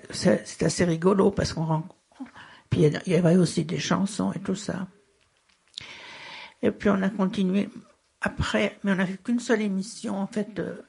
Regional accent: France; je suis française. J'arrivais de Lyon

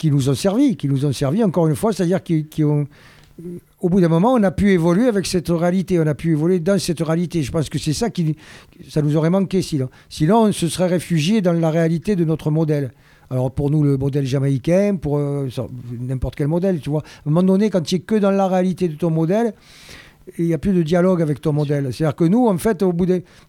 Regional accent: Marseille, Provence-Alpes-Côte d'Azur, France; on était fort en tant que Marseillais.

